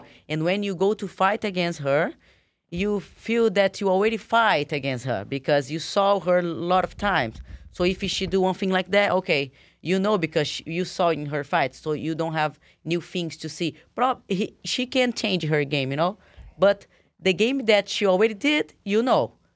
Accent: Brazil; English is a second language; Because I'm from Brazil, when I was in my state fighting, I was training a lot.

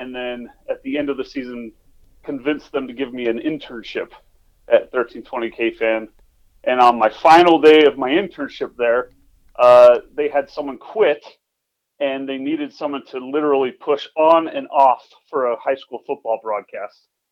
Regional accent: Layton, Utah, United States; So I guess I'm from Layton, or Layton, as we like to say, up in those parts. Love that area. Just recently moved back there with my wife and my baby.

